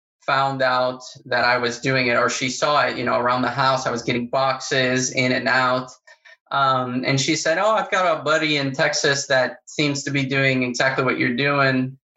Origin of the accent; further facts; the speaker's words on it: Paraguay; And so I grew up in South America, I grew up in Paraguay, and back in the day, you know, I was in high school, couldn't really get things online there.